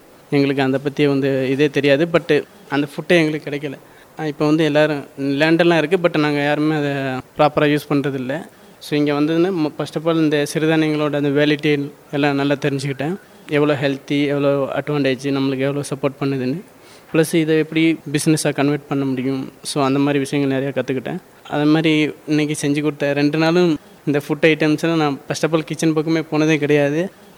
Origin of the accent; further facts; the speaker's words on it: Tamil Nadu, India; now in Coimbatore, India; எங்கள் சொந்த ஊர் வந்து ராமநாதபுரம் டிஸ்ட்ரிக். லாஸ்ட் 10 இயர்ஸாக நாங்கள் வந்து கோயம்புத்தூரில் இருக்கோம்.